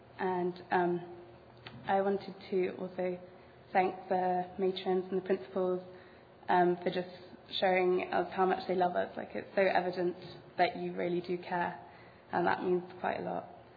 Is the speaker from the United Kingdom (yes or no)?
yes; England, United Kingdom; I'm from England